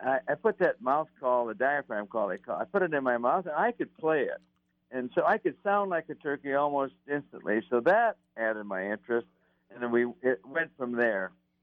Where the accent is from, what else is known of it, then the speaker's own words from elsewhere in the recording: Iowa, United States; there were no turkeys in my home state of Iowa when I was growing up there